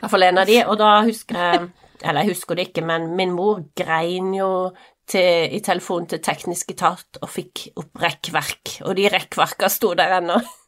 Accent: Rogaland, Norway; Eller jeg så på det gamle huset vi vokste opp i, på Jæren.

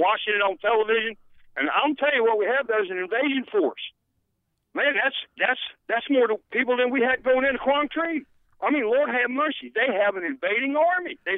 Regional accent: the Ozarks, United States; I'm actually a transplant. I'm from the Ozarks originally.

